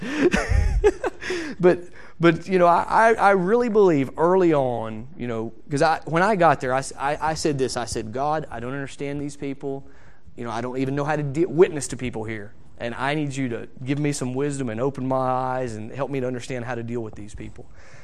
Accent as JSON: {"language": "English", "country": "United States", "said": "I know the way it is, being an American."}